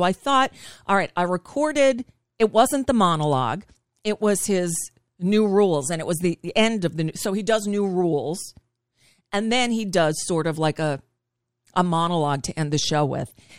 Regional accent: Florida, United States; Again, I grew up down here in South Florida. Weekends were at the beach

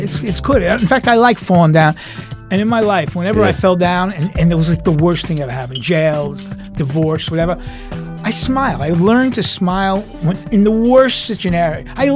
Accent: Queens, New York, United States; I grew up a nerd in Queens

